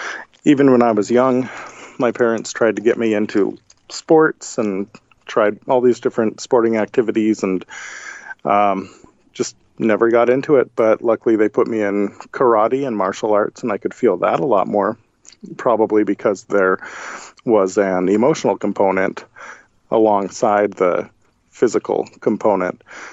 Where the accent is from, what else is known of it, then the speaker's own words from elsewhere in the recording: Missoula, Montana, United States; Right here where I am now, Missoula, Montana.